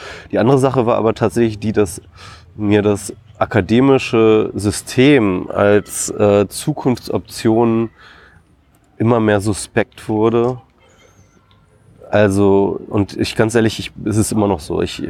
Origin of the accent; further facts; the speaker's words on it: Isernhagen, Lower Saxony, Germany; Ich komme aus Hannover ursprünglich, bin ich dort in Hannover in der Nähe aufgewachsen, Isernhagen, um genau zu sein.